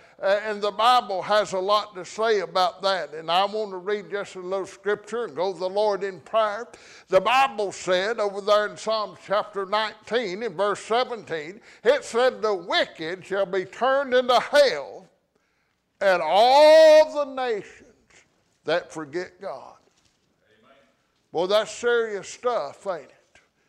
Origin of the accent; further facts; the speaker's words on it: the South, United States; born there; I've been born in America, and I was born in the South.